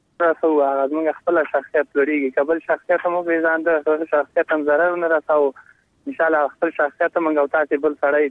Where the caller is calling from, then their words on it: Parwan, Afghanistan; دا پروان ولایت غربان شینوار ولسوالۍ نه.